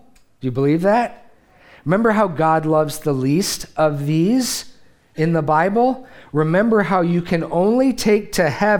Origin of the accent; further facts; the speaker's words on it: Detroit, Michigan, United States; I have other words that I can't use because I'm from Detroit.